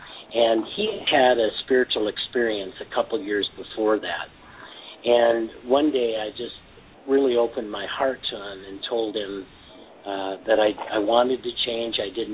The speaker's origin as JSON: {"language": "English", "town": "Seattle", "region": "Washington", "country": "United States", "tie": "born or raised there", "said": "And so I grew up in Seattle around the University of Washington, and that was where the drug culture in Seattle was."}